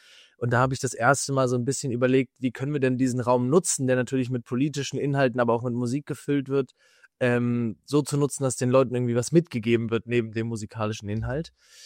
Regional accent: Hamburg, Germany; ich komme aus Hamburg, ich bin Singer, Songwriter

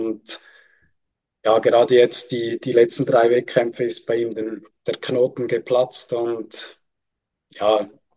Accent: Switzerland; Ich als Schweizer würde jetzt natürlich auch noch Gregor Deschwanden sagen

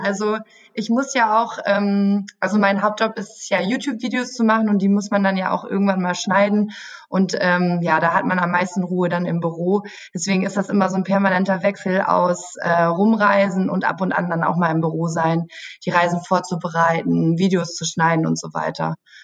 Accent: Münster, North Rhine-Westphalia, Germany; Ich wohne ja in der Nähe, sage ich mal, von Dortmund, von dem Büro. Mhm. Also ich komme aus Münster, das ist so eine Stunde entfernt.

